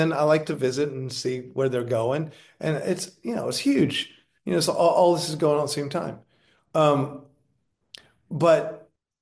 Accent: the South, United States; As a Southerner, remember when you'd see a movie and there's one stupid son of a bitch in the whole movie

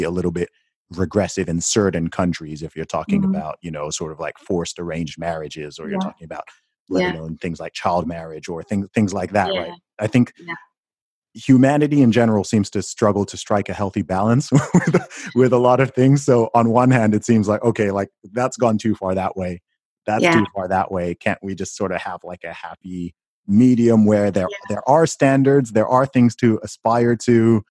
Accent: Saudi Arabia; I grew up in Saudi Arabia.

